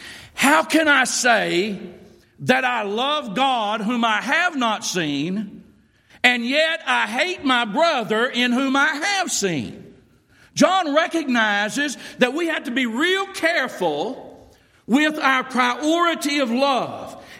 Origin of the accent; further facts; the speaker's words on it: Wynnewood, Oklahoma, United States; born there; I was born in Wynnewood, Oklahoma. Now, y'all may not ever even know where that is.